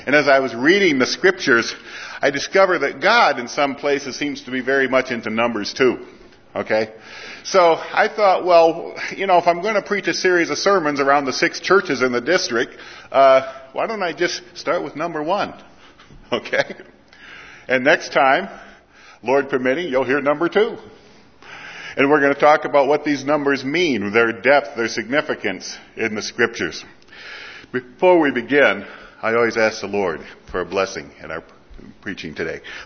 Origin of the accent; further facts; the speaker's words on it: Michigan, United States; I'm originally from Michigan, so I probably don't.